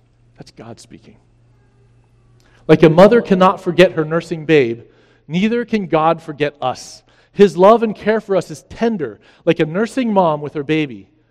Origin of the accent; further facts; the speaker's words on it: Virginia, United States; I grew up in Virginia.